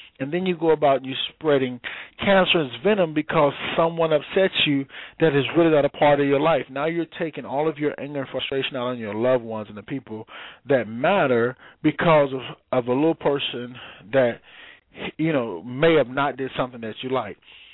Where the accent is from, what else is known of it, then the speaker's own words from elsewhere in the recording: Midwest, United States; accent: country twang; you know, I'm from the Midwest, so it's a little country twang that I have.